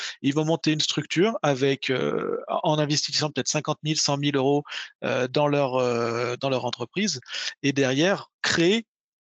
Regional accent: France; Et chez nous en France

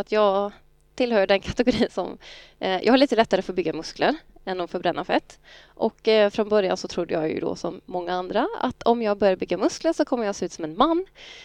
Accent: Värnamo, Jönköping County, Sweden; now in Skövde, Sweden; Jag är smålänning från början, så att jag kommer från Värnamo och gjorde värnplikten på P4 här i Skövde.

